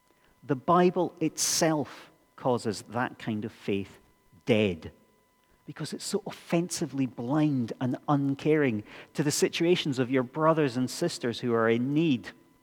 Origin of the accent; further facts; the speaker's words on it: Tain, Scotland, United Kingdom; when I was growing up in Tain in the Highlands, I think I was probably fairly sure who in the church and who in the community round about, who the proper Christians were.